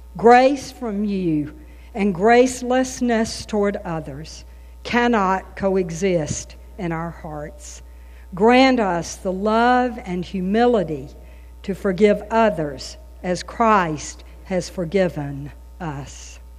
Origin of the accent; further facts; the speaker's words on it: the South, United States; accent: southern; With my strong southern accent, I couldn't pronounce the words.